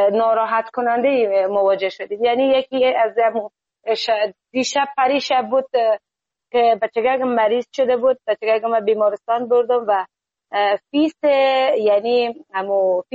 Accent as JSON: {"language": "Persian", "country": "Afghanistan", "moved": "yes", "lives_now": "Iran", "said": "از افغانستان فامیلی ما آمدیم به کشور ایران."}